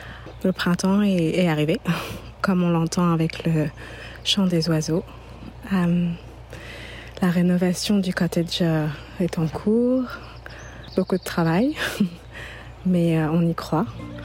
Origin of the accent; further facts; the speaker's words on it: Nantes, Pays de la Loire, France; mon papa qui est né au Congo et qui est venu faire ses études en France à 19 ans et qui n'est jamais retourné au Congo. Donc, moi, j'ai grandi à Nantes, qui est la frontière. Bon, c'est un peu polémique, mais moi, je me sens bretonne.